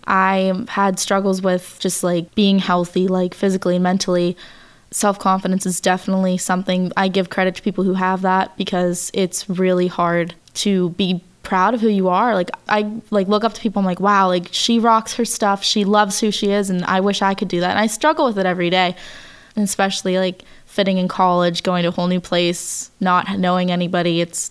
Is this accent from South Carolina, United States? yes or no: no; Monongahela, Pennsylvania, United States; I was born on April 18th, 1995, and I'm from Monongahela, Pennsylvania.